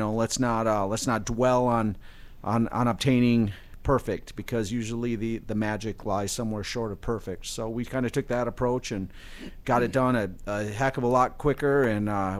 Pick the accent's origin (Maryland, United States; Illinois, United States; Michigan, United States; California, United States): Michigan, United States; This is about a cat that I had when I was a kid, and I grew up in the Upper Peninsula